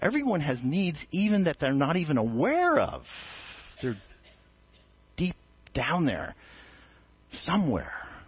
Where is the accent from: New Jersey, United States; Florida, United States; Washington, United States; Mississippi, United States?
New Jersey, United States; And I'm from New Jersey, so I'm cool with it.